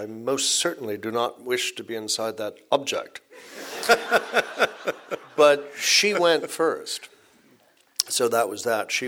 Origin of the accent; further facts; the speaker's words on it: Ireland; I'm Irish, and we kind of like the body, to have one last drink around, to wake the body.